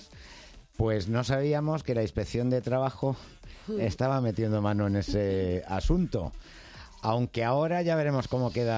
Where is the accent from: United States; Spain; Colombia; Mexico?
Spain; Madrid, Community of Madrid; yo siempre digo que soy de Vicálvaro, aquí cada uno pues tira para su barrio correspondiente.